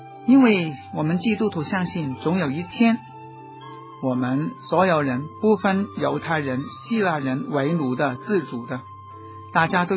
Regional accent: China; 我是个中国人，当我描写我自己国家的时候，我会有一份温情和敬意

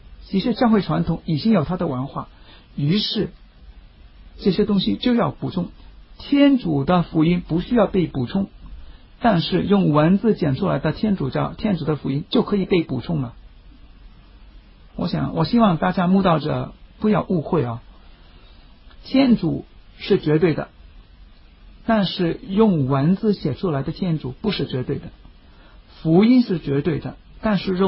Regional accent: China; 我们中国人祖先遗留下来的丰富文化遗产

